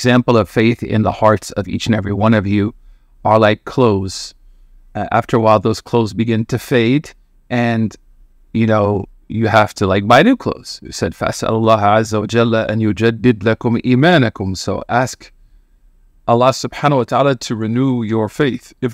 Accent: Oklahoma, United States; now in Washington, United States; I am originally from Oklahoma. I embraced Islam around 1992, alhamdulillah. And I currently reside in the Washington, D.C. area.

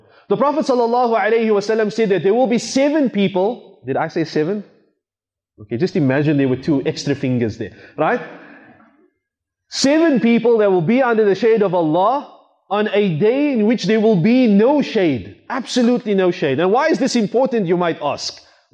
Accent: Cape Town, Western Cape, South Africa; when I was growing up in Cape Town, my parents gave me so much freedom

